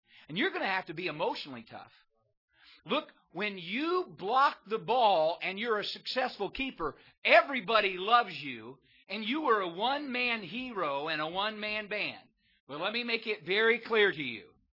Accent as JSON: {"language": "English", "region": "Indiana", "country": "United States", "said": "I'm from Indiana. I coach like Bobby Knight."}